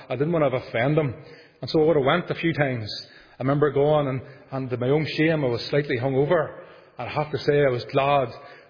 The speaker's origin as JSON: {"language": "English", "town": "Armagh", "region": "Northern Ireland", "country": "United Kingdom", "tie": "born or raised there", "said": "As a young boy, I lived in Armagh. That was my hometown. And up until that point, up to the age of 8 years of age, I was quite a happy young man."}